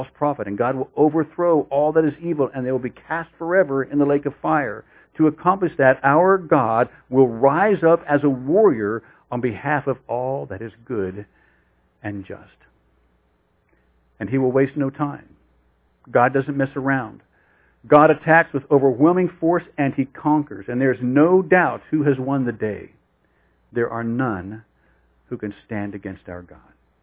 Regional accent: West Virginia, United States; I've been in some wildernesses back in where I grew up in West Virginia.

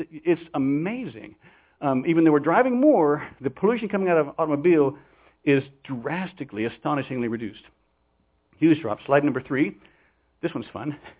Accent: Parkersburg, West Virginia, United States; Now, I grew up in West Virginia, a little town called Parkersburg on the Ohio River.

